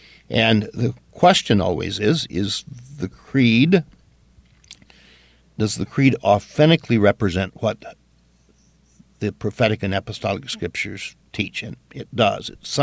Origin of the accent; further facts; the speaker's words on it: the South, United States; I remember when I was growing up in the South, and Lutherans were certainly a minority in the South